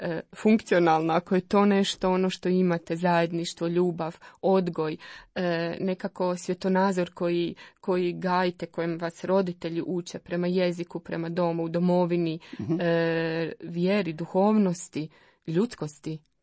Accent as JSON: {"language": "Croatian", "town": "Zagreb", "region": "City of Zagreb", "country": "Croatia", "tie": "born or raised there", "said": "Ja sam od uvijek u zavičaju. Da. Ali znate, dakle, nisam, rođena sam u Zagrebu, u Gračanima, živim tu."}